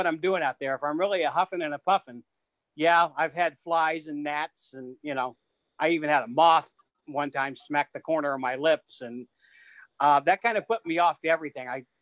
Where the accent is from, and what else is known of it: Missouri, United States; born or raised there